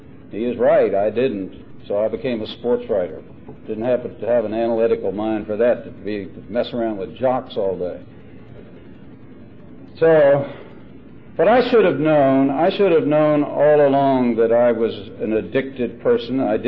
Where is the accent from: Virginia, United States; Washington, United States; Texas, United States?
Virginia, United States; Arlington; I grew up in Arlington, Virginia, with this very successful kind of family.